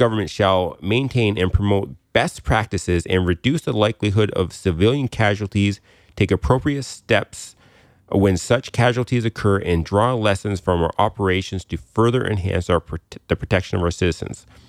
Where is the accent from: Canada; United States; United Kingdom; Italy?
Canada; Well, not for us. We're Canadian.